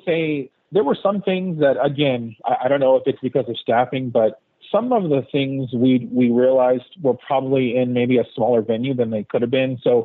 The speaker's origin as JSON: {"language": "English", "region": "Texas", "country": "United States", "said": "We're from Texas, so we got a lot of Mexican down here."}